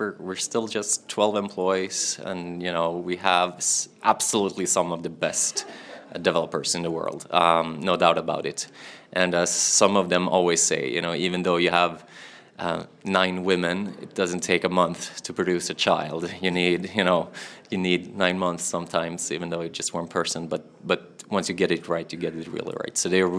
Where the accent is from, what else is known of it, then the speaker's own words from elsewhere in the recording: Malmö, Skåne, Sweden; I'm from south of Sweden in a fantastic town called Malmö.